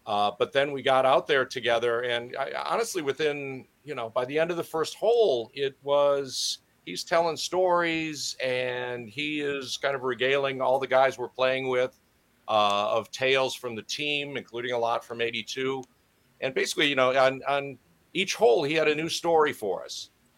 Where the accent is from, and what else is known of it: Wisconsin, United States; born or raised there